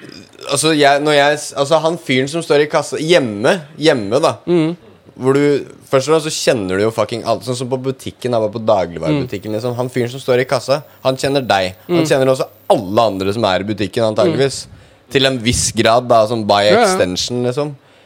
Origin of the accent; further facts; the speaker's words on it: Hamar, Innlandet, Norway; now in Oslo, Norway; jeg jo originalt fra Hamar. Og hva skal jeg si? Jeg er jo ikke fra Hamar, det er en løgn. Jeg er fra utenfor Hamar. Hvor det, altså, bygdemiljøet står ganske sterkt da.